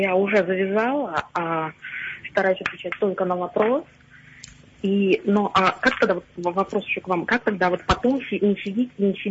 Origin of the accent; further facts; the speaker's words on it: Moscow, Russia; я из Москвы, мне 30+.